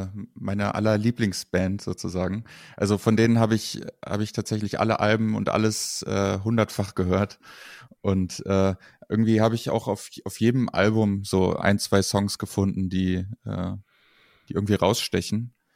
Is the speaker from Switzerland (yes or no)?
no; Kassel, Hesse, Germany; ich komme aus Kassel und bin auch ganz froh, dass ich hierher komme. Also ich wohne gerne hier.